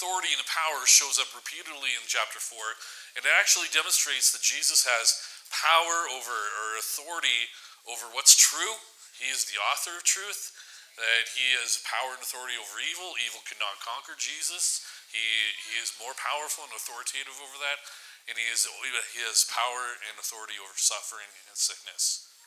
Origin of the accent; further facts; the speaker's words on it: Vancouver, British Columbia, Canada; I'm from Vancouver.